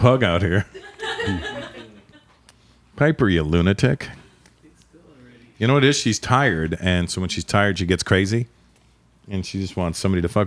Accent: Canada; Because I grew up in Canada.

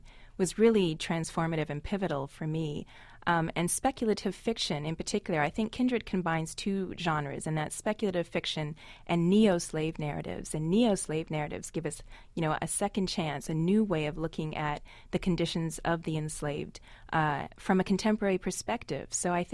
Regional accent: Canada; when I was a child, I grew up in Canada. I'm an immigrant.

